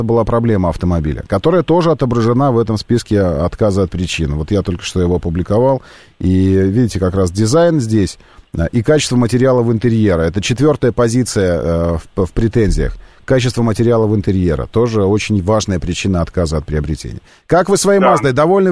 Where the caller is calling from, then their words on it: Moscow, Russia; Я из Москвы звоню, да.